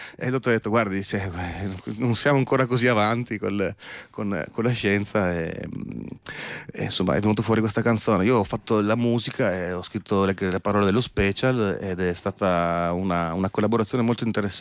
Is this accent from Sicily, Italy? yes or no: no; Trieste, Friuli-Venezia Giulia, Italy; io sono di Trieste